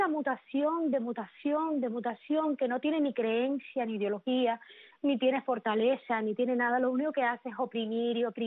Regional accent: Cuba

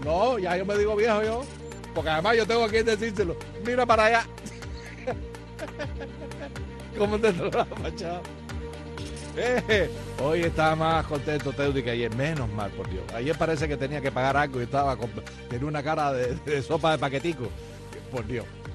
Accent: Cuba; now in Finland; Y yo estoy en Finlandia, y yo soy el cubano de Finlandia.

